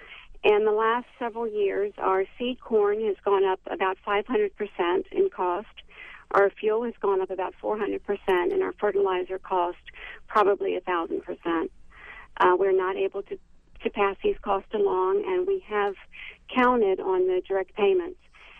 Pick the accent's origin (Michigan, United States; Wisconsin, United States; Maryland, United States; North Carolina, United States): Maryland, United States; Well, we are dairy farmers from Maryland, and we farm 302 acres